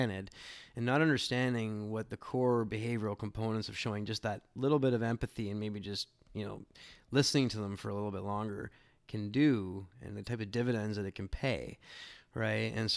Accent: Canada; being a Canadian

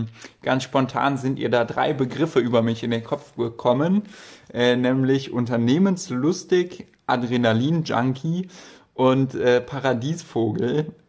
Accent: Cologne, North Rhine-Westphalia, Germany; ich bin 22 Jahre alt und ich komme aus Köln. Hier bin ich momentan auch am Studieren an der Kölner Musikhochschule.

